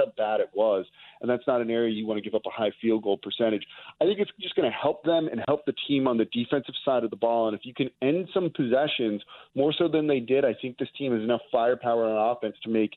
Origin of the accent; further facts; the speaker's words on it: Los Angeles, California, United States; moved away as an adult; now in New Orleans, United States; Look, I'm from Los Angeles, lived there for 18 years till I came to college down here in New Orleans.